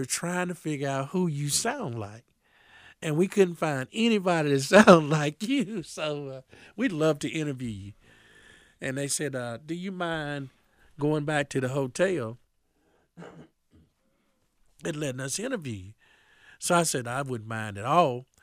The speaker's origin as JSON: {"language": "English", "region": "North Carolina", "country": "United States", "said": "because I'm from the North Carolina where there's red clay and squirrels scratching up the tree"}